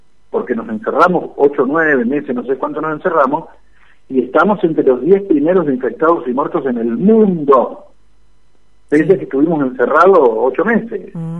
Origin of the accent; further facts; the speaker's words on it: Argentina; somos muchos los argentinos